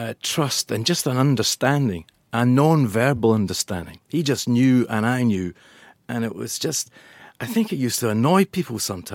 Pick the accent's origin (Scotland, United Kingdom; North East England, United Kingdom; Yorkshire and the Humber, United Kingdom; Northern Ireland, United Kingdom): Scotland, United Kingdom; And even being Scottish, we weren't Glasgow, we weren't Edinburgh.